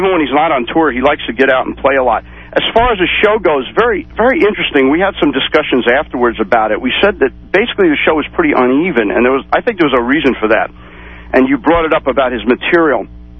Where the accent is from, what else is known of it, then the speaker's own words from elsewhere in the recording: New Jersey, United States; My sister was in from Florida. I'm from Jersey.